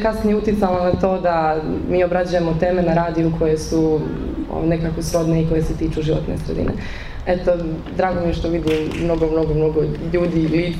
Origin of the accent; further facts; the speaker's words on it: Risan, Kotor Municipality, Montenegro; Kad smo već kod malih mjesta, ja sam iz Risna zapravo.